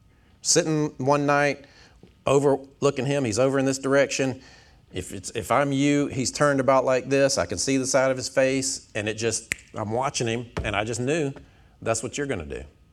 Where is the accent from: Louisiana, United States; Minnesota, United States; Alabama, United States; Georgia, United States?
Georgia, United States; Tyrone; So I grew up in Tyrone, graduated from McIntosh High School, and it just felt like, no, go home.